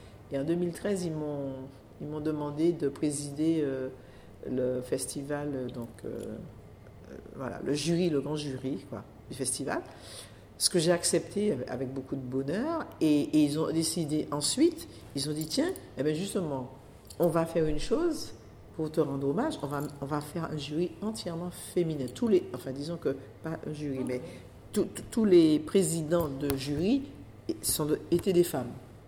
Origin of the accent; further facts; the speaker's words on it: Martinique, France; je viens de la Martinique. J'ai mes études en Martinique, à Paris.